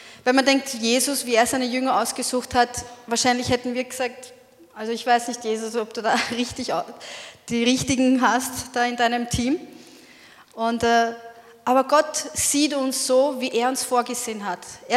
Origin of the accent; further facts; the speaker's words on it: Vienna, Austria; Ich bin in Wien aufgewachsen